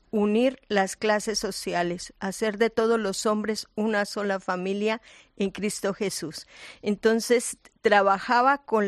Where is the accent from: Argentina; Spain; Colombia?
Colombia; Yo soy colombiana, sí, soy colombiana.